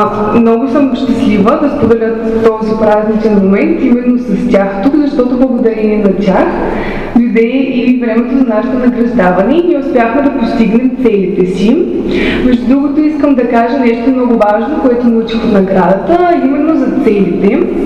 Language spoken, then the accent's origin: Bulgarian; Smolyan, Smolyan Province, Bulgaria; когато току-що беше приключило обучението за лидери в Смолян, моя роден град